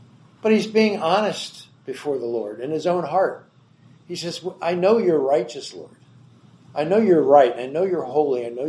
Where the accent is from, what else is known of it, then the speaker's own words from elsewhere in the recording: New Jersey, United States; I come from the Jersey Shore up and over in New Jersey.